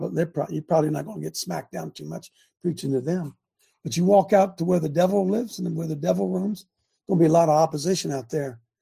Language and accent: English; Hebron, Ohio, United States; You know, I grew up in Hebron. Population, we might be pushing, it's really grown. We might be pushing 2,000 now.